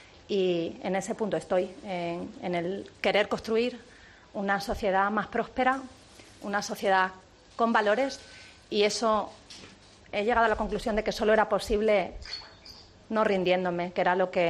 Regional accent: Extremadura, Spain

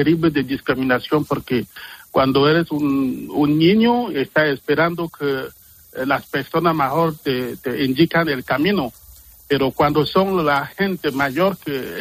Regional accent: Cameroon; moved away as an adult; now in Seville, Spain; Sí, sí, llegué en España en el día 16 de septiembre, 2019.

